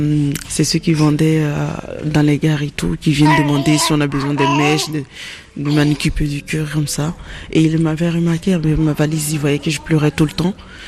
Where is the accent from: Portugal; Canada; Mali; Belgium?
Mali; now in France; Je suis originaire du Mali